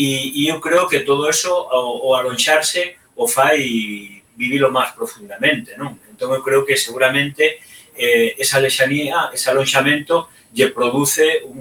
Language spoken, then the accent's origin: Galician; Valdeorras, Galicia, Spain; E os que nacemos nun pobo pequeno, ¿no? E volvemos, ¿no? Eu son de Valdeorras